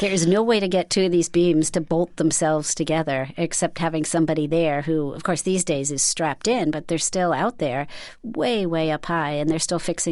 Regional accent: New York, United States; I'm a New Yorker, and I see these things going up all around me

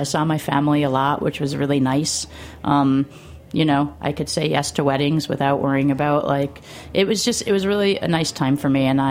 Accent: New Haven, Connecticut, United States; I grew up in New Haven, Connecticut, and it's a very Italian-American community there.

